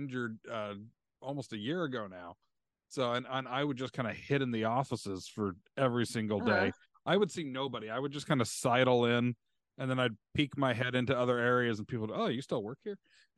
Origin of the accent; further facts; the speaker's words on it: Utah, United States; So I grew up in Utah.